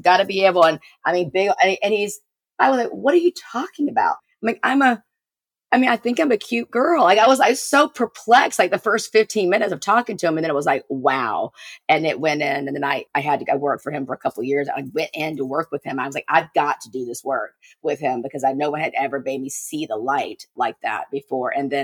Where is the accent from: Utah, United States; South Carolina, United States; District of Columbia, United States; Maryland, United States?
South Carolina, United States; it changed my way of thinking growing up in South Carolina, the Bible Belt, all of that.